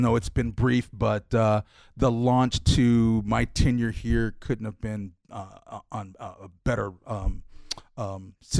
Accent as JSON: {"language": "English", "town": "Pontiac", "region": "Michigan", "country": "United States", "tie": "born or raised there", "also_born_or_lived": "Nashville", "said": "So I was born in Nashville, but my mom remarried and my stepdad was from Pontiac, Michigan. So I moved there around fifth or sixth grade. And so I really embrace both states, Tennessee and Michigan"}